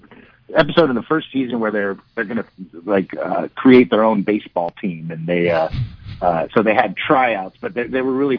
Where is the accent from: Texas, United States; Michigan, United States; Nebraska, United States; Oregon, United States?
Oregon, United States; Portland; also born or lived in Eugene; I was born in Eugene. I was raised in Portland. I went to Grant High School.